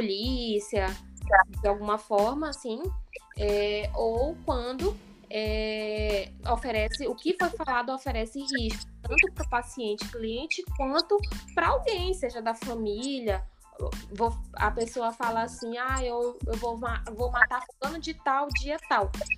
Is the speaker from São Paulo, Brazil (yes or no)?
no; Tucuruí, Pará, Brazil; now in Marabá, Brazil; eu sou da cidade de Tucuruí, e eu estudava lá, eu iniciei meu curso lá, consegui passar no concurso para Marabá, vim para cá, transferi meu curso